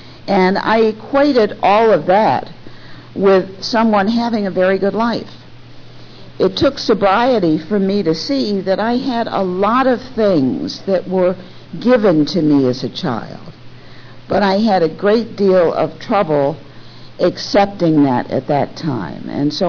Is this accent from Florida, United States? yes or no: no; Chicago, Illinois, United States; moved away as an adult; also born or lived in New York City, United States; Indeed, I was born and raised in Chicago and left here really after I graduated from high school to go on to New York to school, and stayed there pretty much from that time.